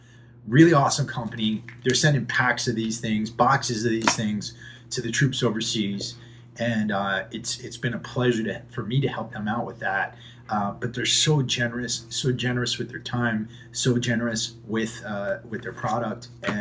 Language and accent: English; Connecticut, United States; I'm from Fairfield County, Connecticut.